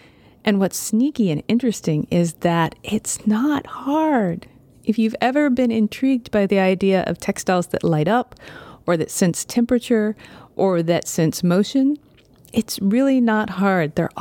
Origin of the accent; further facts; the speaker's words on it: Southern United States, United States; now in Seattle, United States; I grew up in the South, but I'm living in Seattle these days, so it getting dark at 4:30 just seems wrong somehow.